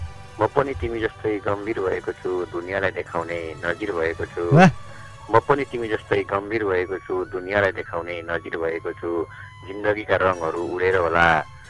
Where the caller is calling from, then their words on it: Pithauli, Gandaki Province, Nepal; पिठोलदेखि, नवलप्रासीको